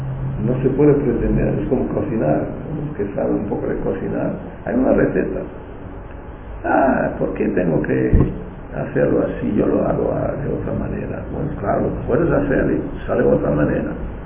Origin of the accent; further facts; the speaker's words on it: Germany; Era como yo vine de Alemania, era todo muy pequeño.